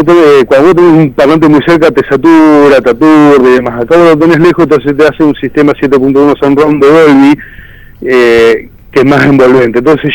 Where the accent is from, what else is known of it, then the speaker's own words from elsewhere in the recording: Casilda, Santa Fe, Argentina; cuando uno tiene que ir a hablar a Buenos Aires y decir yo soy de Casilda y dicen dónde queda